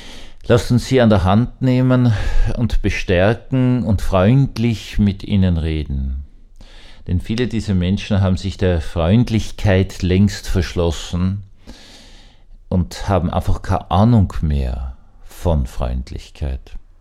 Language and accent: German; Vienna, Austria; Ich habe als Kind in Wien aufwachsend ganz, ganz andere Verhältnisse erlebt.